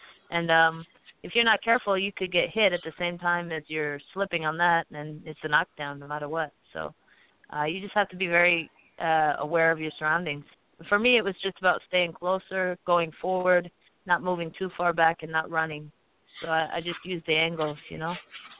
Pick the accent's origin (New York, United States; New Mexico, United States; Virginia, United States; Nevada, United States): Nevada, United States; Las Vegas; And so I figured if I could get some activity and stay busy and here in my hometown in Las Vegas, that would be the best